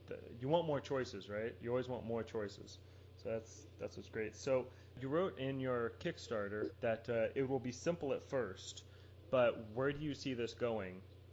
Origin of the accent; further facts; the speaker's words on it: California, United States; I'm from Northern California, which is like microbrew home